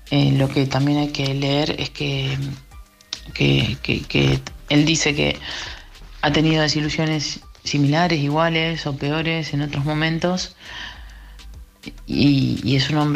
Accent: Argentina; soy argentina.

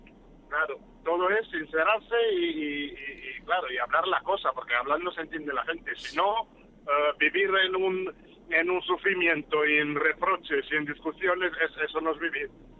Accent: Romania; Spanish is a second language; Yo también soy rumano, soy paisano de Constantino.

